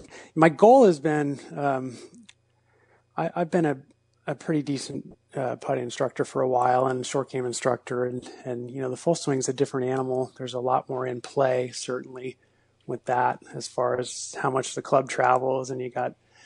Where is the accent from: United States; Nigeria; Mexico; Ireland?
Ireland; Well, first of all, I'm Irish.